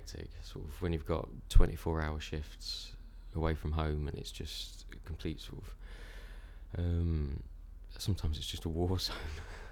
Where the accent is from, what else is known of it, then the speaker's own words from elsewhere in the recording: Ripley, East Midlands, United Kingdom; I'm 31 and I'm from Ripley in Derbyshire.